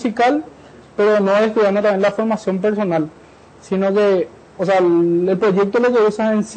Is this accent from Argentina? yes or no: no; Carapeguá, Paraguarí, Paraguay; soy de Carapeguá y toco el violonchelo